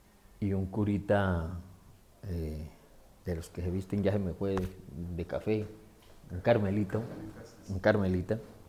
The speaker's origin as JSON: {"language": "Spanish", "town": "Pamplona", "region": "Norte de Santander", "country": "Colombia", "tie": "born or raised there", "moved": "as an adult", "lives_now": "Bogotá, Colombia", "said": "Me vine de allá, de Pamplona, y yo dije, no, cumplo 18 años y me voy a Bogotá. Ya me quedó chiquito el mundo de Pamplona, me voy a perderme a Bogotá."}